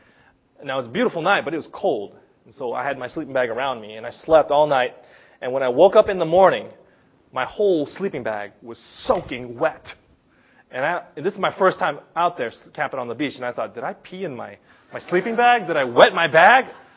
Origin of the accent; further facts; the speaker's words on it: California, United States; I'm from Southern California, and it's actually desert land.